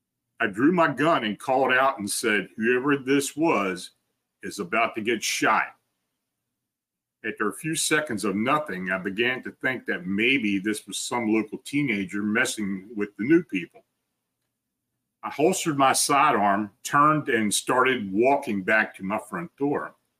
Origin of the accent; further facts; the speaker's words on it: Oregon, United States; also born or lived in Las Vegas; Growing up in Oregon, I loved the rain. And for the past 10 years, we lived in Vegas where it would dump an entire year of rain in one day